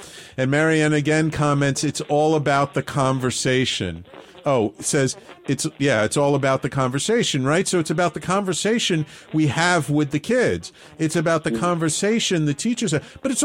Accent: New York City, New York, United States; I mean, I grew up in the North Bronx

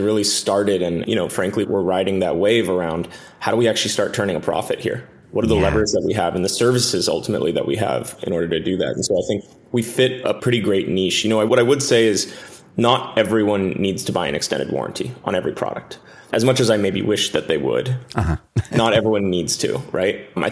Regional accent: California, United States; I grew up here in the Bay Area, had my first venture-backed company out of college

